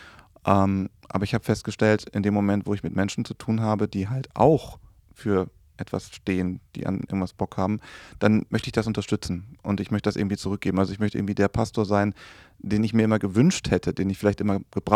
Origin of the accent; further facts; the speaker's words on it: Hagen, North Rhine-Westphalia, Germany; Ich bin aufgewachsen in Hagen bei Dortmund